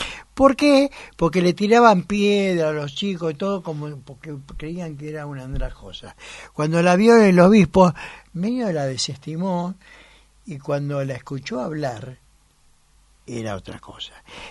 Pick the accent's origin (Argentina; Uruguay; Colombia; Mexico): Argentina; Somos argentinos, muchachos.